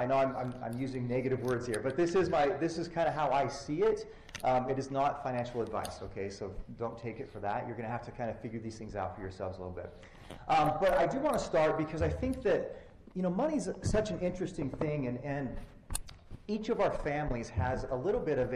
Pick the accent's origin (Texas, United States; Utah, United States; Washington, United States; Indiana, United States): Utah, United States; Moab; I grew up in Moab, Utah, and had a fantastic youth. I mean, just growing up there in that beautiful area was amazing.